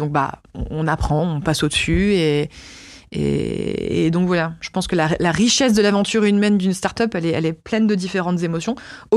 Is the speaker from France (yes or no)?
yes; Marseille, Provence-Alpes-Côte d'Azur, France; Enfin, moi, je suis marseillaise à la base.